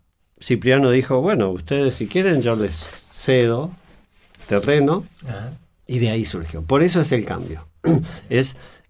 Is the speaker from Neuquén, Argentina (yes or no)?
no; Mendoza, Argentina; also born or lived in Switzerland; now in El Bolsón, Argentina; y concretamente mi familia aquí en Bolsón, yo vengo de Mendoza y Suiza